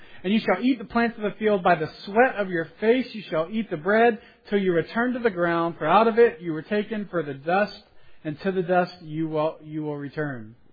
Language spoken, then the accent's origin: English; Phoenix, Arizona, United States; I'm from Phoenix, and it's amazing we have running water.